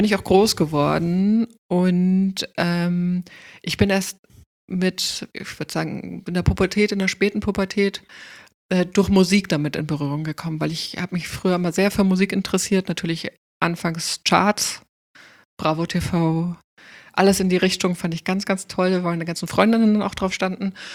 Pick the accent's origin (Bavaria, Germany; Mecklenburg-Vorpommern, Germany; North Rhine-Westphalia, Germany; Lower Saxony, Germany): Bavaria, Germany; Munich; Also wir hatten, oder wir haben, also wo ich aufgewachsen bin, 20 Minuten zu Fuß war so ein Club, den gibt es immer noch, Gott sei Dank. Eine der wenigen Subkulturen noch in München.